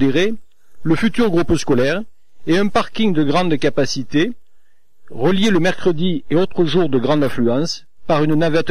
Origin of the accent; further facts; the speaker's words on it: Saint-Maximin, Provence-Alpes-Côte d'Azur, France; 52 ans, marié, j'ai un fils de 23 ans. Je suis originaire de Saint-Maximin où mes parents tenaient une boucherie rue de la République.